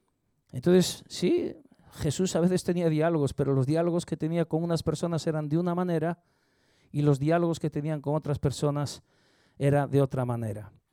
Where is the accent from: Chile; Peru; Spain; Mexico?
Spain; Yo sé que soy español y viva España.